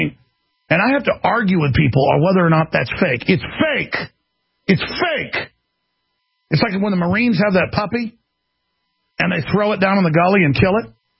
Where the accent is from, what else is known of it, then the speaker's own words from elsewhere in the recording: Dallas, Texas, United States; Let me tell you, I grew up in Dallas, Texas, and I didn't experience the white privilege.